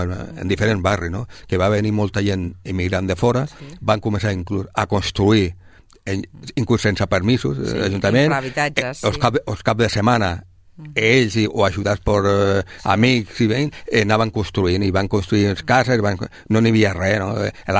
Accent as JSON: {"language": "Catalan", "town": "Sabadell", "region": "Catalonia", "country": "Spain", "said": "soc de Sabadell i no puc evitar això."}